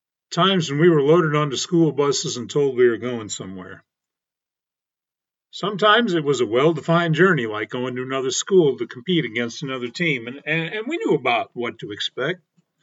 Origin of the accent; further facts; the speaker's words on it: Denver, Colorado, United States; For my part, I grew up in Denver